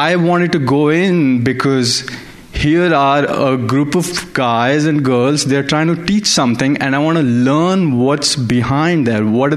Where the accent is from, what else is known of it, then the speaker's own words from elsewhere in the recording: India; I originally come from India. I'm sure my accent gave it away.